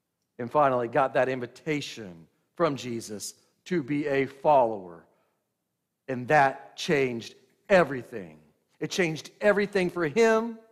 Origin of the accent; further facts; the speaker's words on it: Oklahoma, United States; this is more like the toll roads you find all over my home state in Oklahoma.